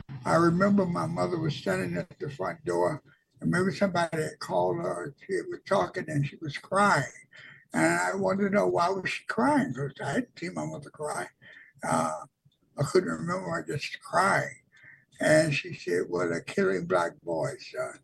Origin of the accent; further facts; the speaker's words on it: Bogalusa, Louisiana, United States; Bogalusa was a city, and it was they had a factory there. So most of the areas surrounding Bogalusa were farming areas. But we were a city. We did not farm. We had paper mill and a box factory.